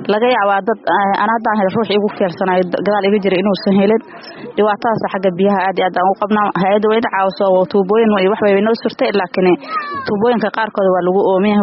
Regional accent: Kismayo, Lower Juba, Somalia; moved away; waxaan ka soo barakacay Jubbada Hoose, gaar ahaan magaalada Kismaayo.

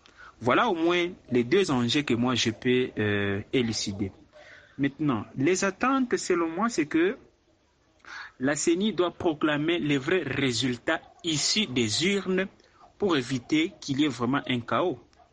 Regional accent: DR Congo; ici chez nous en RDC.

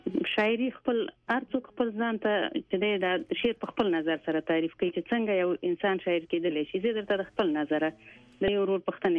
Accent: Afghanistan; زه د ماته ډیر شو کالو یم، او د افغانستان هغه لورې ما چې په جنگ کې پیدا او په جنگ کې دا ته ډیر شو کالو شولم.

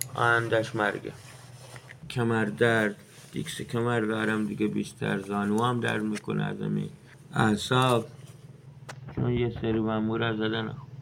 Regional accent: Iran; انگار نه انگار ما جز ایرانی هستیم

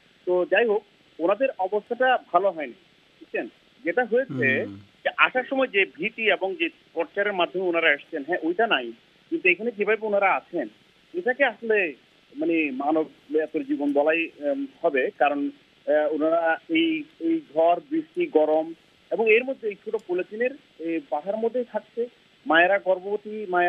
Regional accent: Cox's Bazar, Chittagong Division, Bangladesh; আমার বাড়ি কক্সবাজার, আমি জন্ম হয়েছে কক্সবাজার, আর রোহিঙ্গাদের ভাষাটা আমরা বুঝি, কারণ আমাদের কক্সবাজারে এটা মিক্স অনেক বছর থেকে।

